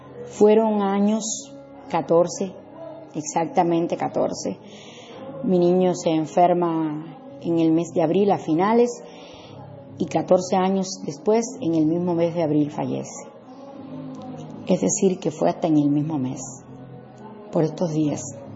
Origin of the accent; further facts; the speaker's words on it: Sancti Spíritus, Cuba; de mi ciudad natal, Santi Espíritu, en Cuba.